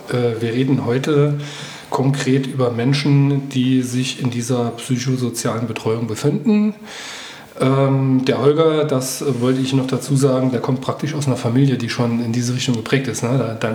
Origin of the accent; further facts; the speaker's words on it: Homburg, Saarland, Germany; Ich komme auch aus dem Saar-Pfalz-Kreis, aus Homburg-Einöd.